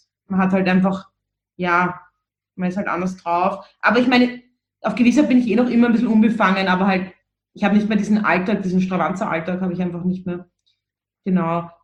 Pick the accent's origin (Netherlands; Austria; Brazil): Austria; Vienna; born or raised there